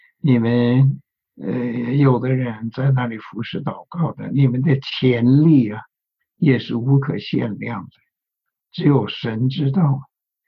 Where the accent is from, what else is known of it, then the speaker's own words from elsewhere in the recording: China; 也许我这个身为中国人，也许会。难免会有一定的主观